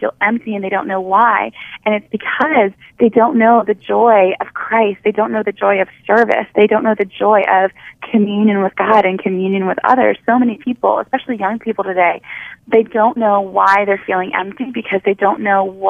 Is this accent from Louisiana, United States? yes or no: yes; New Orleans, Louisiana, United States; now in Nashville, United States; I'm from a pretty musical town. I'm from New Orleans, and I've lived here in Nashville just for 6 months.